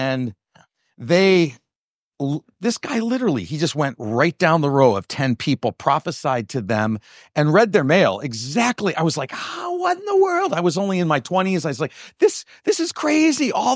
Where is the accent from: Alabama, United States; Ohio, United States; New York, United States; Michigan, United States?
Ohio, United States; I really have this opportunity back home in Ohio, in my hometown.